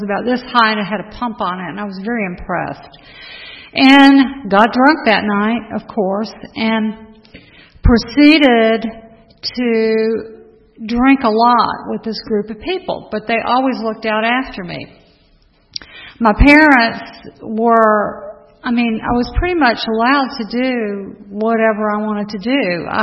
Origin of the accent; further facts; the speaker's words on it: Florida, United States; And I grew up in Florida, and I had a brother who's a little over a year younger than I am.